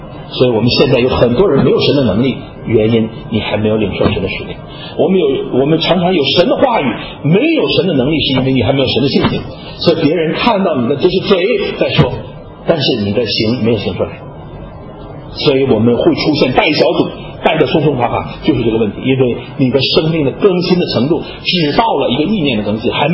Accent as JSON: {"language": "Chinese", "country": "China", "said": "我们中国人叫精气神，我们中国人叫精气神"}